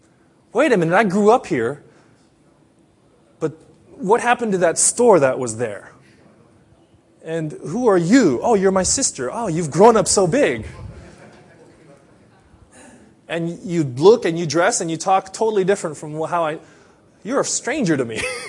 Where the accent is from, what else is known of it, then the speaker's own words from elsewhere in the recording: Philippines; now in Japan; I'm Filipino. I have an Asian look about me. I get mistaken as Japanese all the time.